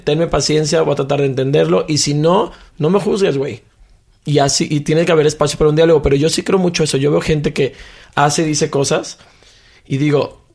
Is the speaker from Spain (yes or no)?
no; Mexico; Como mexicano, a veces ya vas a Estados Unidos y te sientes de que ofendido